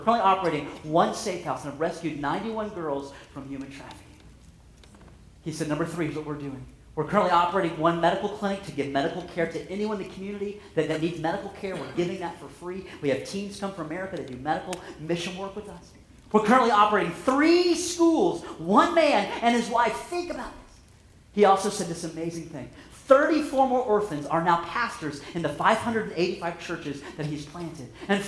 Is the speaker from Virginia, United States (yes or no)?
no; Ohio, United States; We're from Ohio. We're in Zimbabwe.